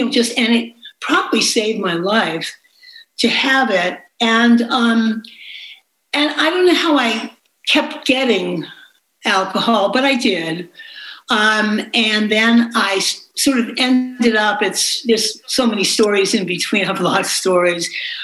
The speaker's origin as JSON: {"language": "English", "town": "Newton", "region": "Massachusetts", "country": "United States", "tie": "born or raised there", "said": "I grew up outside of Boston in a place called Newton, Massachusetts"}